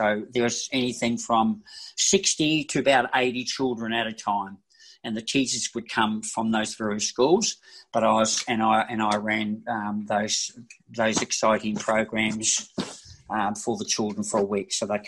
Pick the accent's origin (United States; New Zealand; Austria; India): New Zealand; now in Australia; I was born in New Zealand. I was brought up on the dairy farm. So my early years was on a farm. So I was born in New Zealand, in that little place called Kaia and stuff like that, where the farm was, where I had my early childhood.